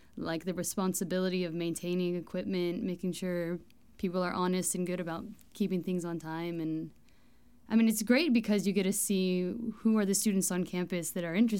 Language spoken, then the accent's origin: English; Salem, Oregon, United States; Sure. I'm from Salem, Oregon. I spent most of my life living up and down I-5, going to a bunch of different places for family reasons, and then eventually found my way up here.